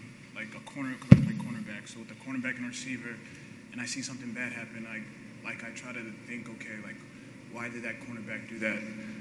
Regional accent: Arizona, United States; I grew up in Arizona, so like my school and stuff was which is very diverse with like Latinos and white people and black people.

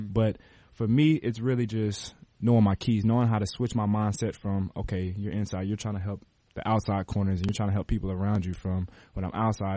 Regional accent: Tulsa, Oklahoma, United States; and we're from the same area. We're both from Tulsa.

